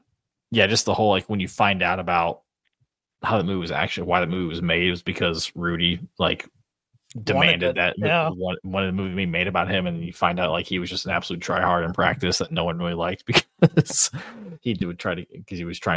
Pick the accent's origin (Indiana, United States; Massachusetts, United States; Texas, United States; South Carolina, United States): Indiana, United States; where we grew up in Northern Indiana, like, you know, that's, we got our news stations from South Bend.